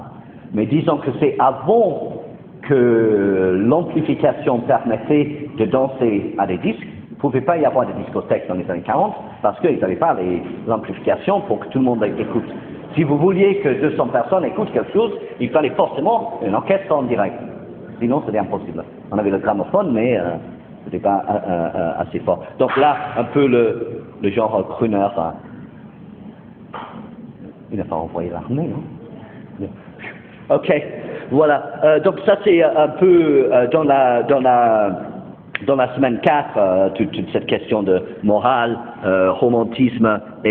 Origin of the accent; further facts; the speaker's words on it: England, United Kingdom; French is a second language; now in France; en tant qu'Anglais en France